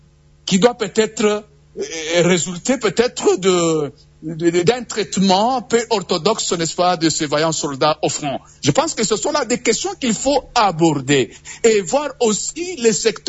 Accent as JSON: {"language": "French", "country": "DR Congo", "said": "en tant que Congolais, patriotes"}